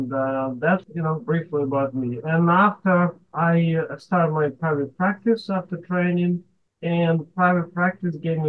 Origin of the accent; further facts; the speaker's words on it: Ukraine; moved away as an adult; now in United States; But briefly, I am originally from Ukraine. I graduated in a medical school, from medical school there in 1989.